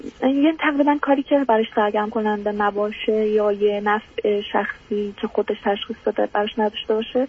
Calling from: Iran; از ایران هستم.

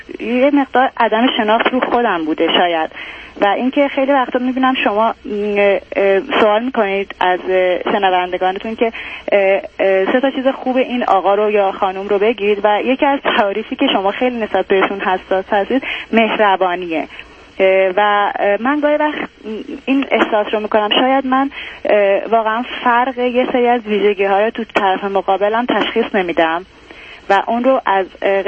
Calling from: Iran; از ایرانم تماس میگیرم

